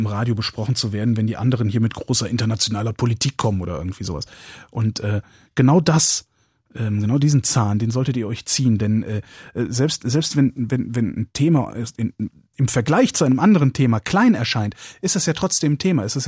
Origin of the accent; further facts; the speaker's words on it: Cologne, North Rhine-Westphalia, Germany; ich bin Kölner, ich darf Düsseldorfer dissen.